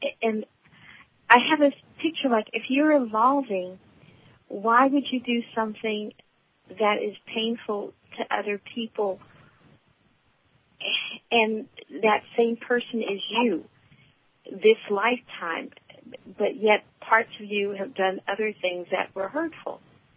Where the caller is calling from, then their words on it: Alameda, California, United States; I'm calling from Alameda, California.